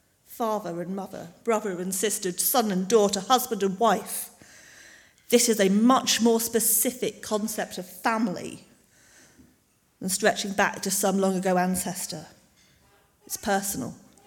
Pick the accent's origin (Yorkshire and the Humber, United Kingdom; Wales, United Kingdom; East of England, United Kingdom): East of England, United Kingdom; Cambridge; born there; now in Stroud, United Kingdom; The official paperwork says, you know, I was born in Cambridge. I was married in Coventry. I live in Stroud.